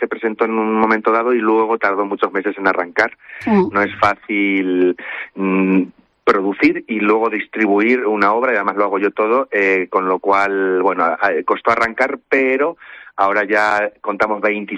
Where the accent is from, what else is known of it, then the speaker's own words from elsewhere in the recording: Mota del Cuervo, Castilla-La Mancha, Spain; also born or lived in Mexico; soy de Mota del Cuervo